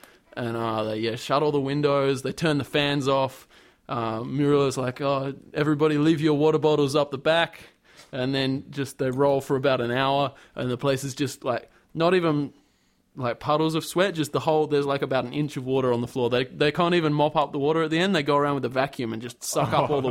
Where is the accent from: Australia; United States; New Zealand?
Australia; But because I'm from Australia, it's all right.